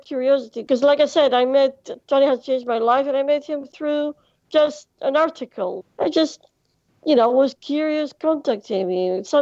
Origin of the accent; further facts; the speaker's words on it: Greece; English is a second language; I am from Greece, I'm learning English